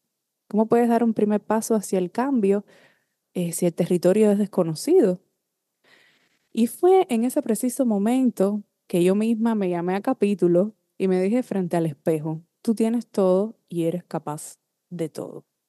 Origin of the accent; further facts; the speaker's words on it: Cuba; moved away; logré expandir todo esto también fuera de mi país natal, de Cuba.